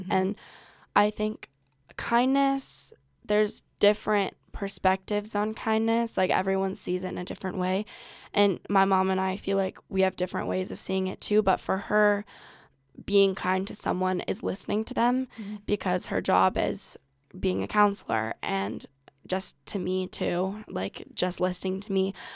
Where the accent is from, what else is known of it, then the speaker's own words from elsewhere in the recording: Glenwood, United States; I grew up in Glenwood and I've gone to Glenwood schools my whole life.